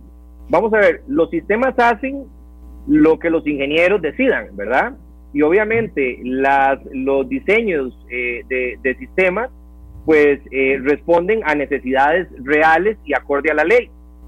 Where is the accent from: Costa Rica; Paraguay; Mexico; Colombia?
Costa Rica; pero yo, a ciencia cierta y como costarricense